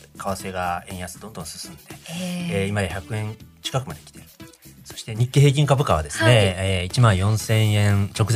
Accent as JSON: {"language": "Japanese", "region": "Hyogo", "country": "Japan", "tie": "born or raised there", "said": "私のふるさとのですね、兵庫県播磨地域にいた人が福岡の地に渡って"}